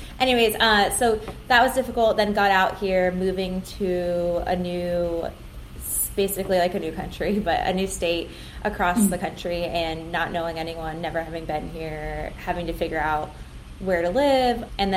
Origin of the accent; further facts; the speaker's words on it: Philadelphia, Pennsylvania, United States; And because I grew up in Philadelphia, so I didn't want to go to school right there.